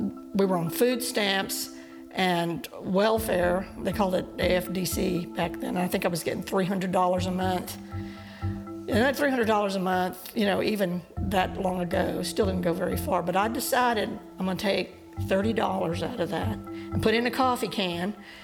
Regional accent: Yorktown, Texas, United States; I'm from Yorktown, Texas. We never really had a lot of money.

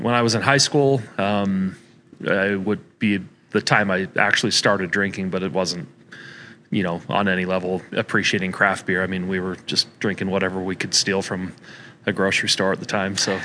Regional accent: Utah, United States; also born or lived in California; Well, boy, I was born in California, but pretty much a Utah native. My dad was in the Air Force, is why I was born in California. But my family's from Utah.

